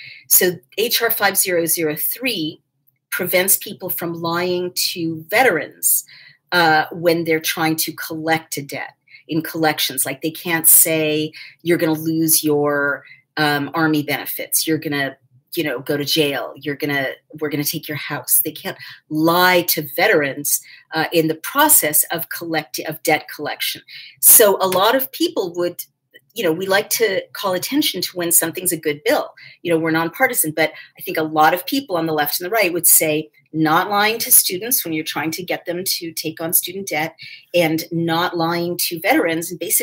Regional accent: New York, United States; Moving right along, New York, I just saw my home state, declared a state of emergency because of the coronavirus.

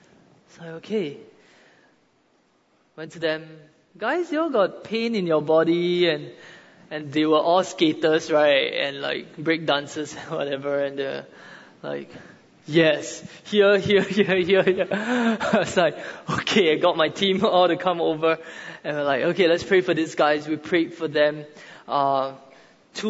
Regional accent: Singapore; I'm from Singapore.

